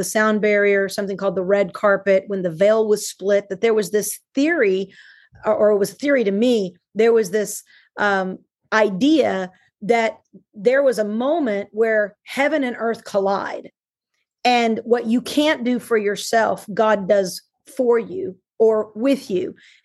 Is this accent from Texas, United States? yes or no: yes; Dallas, Texas, United States; I'm from South Oak Cliff in Texas. And so that's the hood and probably not the safest place to live.